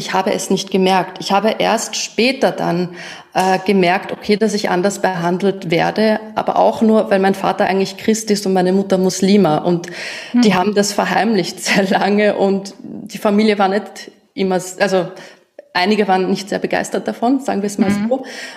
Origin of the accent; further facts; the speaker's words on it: Austria; in Österreich bin ich die Ausländerin, aber wenn ich dann verreise, dann sage ich so oft, wenn man mich fragt, ja, na, ich bin aus Österreich. Also so im Ausland fühle ich mich dann sehr wohl schon wieder mehr als Österreicherin, als jetzt hier in Österreich selbst.